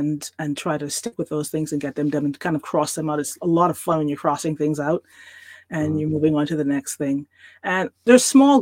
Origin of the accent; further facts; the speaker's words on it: Bahamas; and I'm from the Bahamas, as I've mentioned before, and it's a place where it's a lot different from here. We don't have the four seasons.